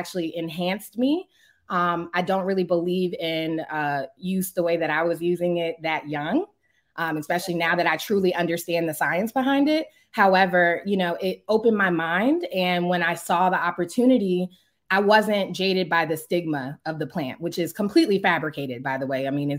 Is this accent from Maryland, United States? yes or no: yes; Maryland, United States; So I'm born and raised in Prince George's County, Maryland.